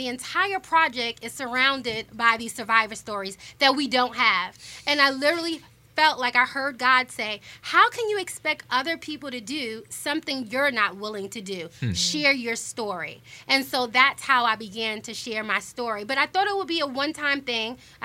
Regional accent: New York, United States; moved away as an adult; I moved here about a year ago. I'm originally from New York

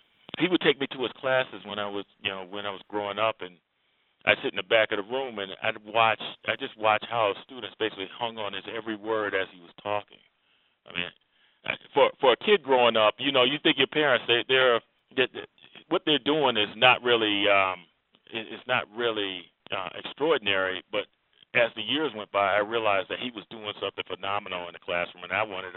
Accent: Norfolk, Virginia, United States; also born or lived in Darlington, South Carolina; Well, I was born in Darlington, South Carolina. My family moved from there to Norfolk, Virginia, where basically I grew up.

